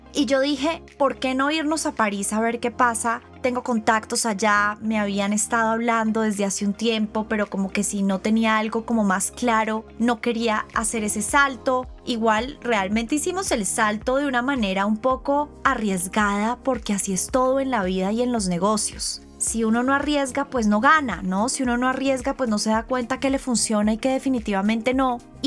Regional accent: Colombia; Siendo completamente colombiana, me fascina todo en Colombia, adoro mi vida acá.

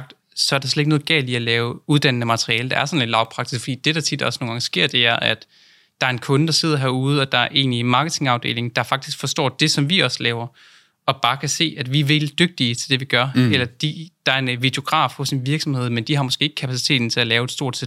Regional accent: Aalborg, North Denmark Region, Denmark; Jeg er fra Aalborg, så det er ligesom lokalavisen, der kommer ud til hele Nordjylland

